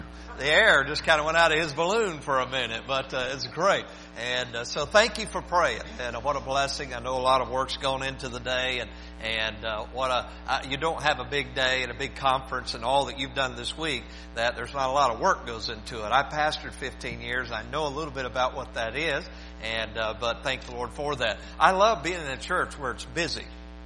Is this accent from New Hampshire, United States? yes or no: no; Winston-Salem, North Carolina, United States; and I'll tell you, we're from Winston-Salem.